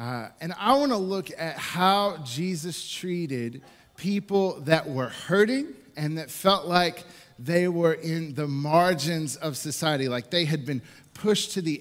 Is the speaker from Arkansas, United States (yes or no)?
yes; Magnolia, Arkansas, United States; But I am from Magnolia, Arkansas, which is deep down south.